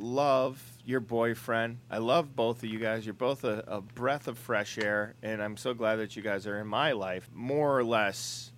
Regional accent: Minnesota, United States; now in Chicago, United States; I moved to Chicago from Minnesota, and I became homesick.

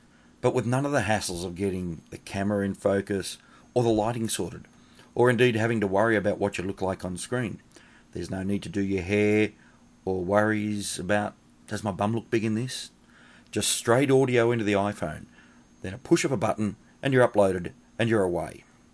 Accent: Canberra, Australian Capital Territory, Australia; from Canberra, the national capital of Australia.

